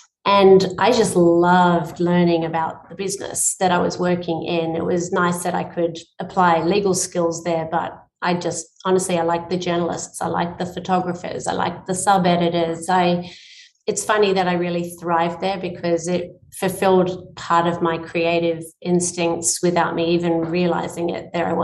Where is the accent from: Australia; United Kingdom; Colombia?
Australia; accent: Australian; now in United States; I'm cringing at my Aussie accent. So